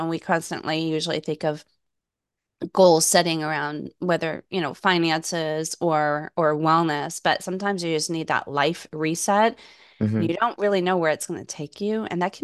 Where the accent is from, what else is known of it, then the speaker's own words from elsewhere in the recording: Los Angeles, California, United States; I mean, I'm born and raised in Los Angeles